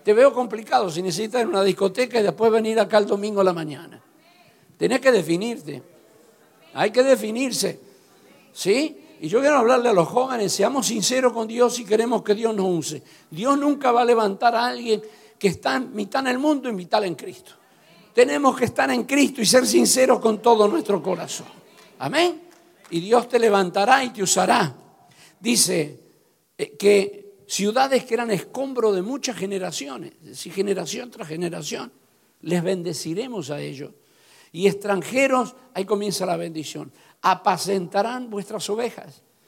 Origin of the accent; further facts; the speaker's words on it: Argentina; moved away as an adult; Recuerdo que a los 28 años salí de Argentina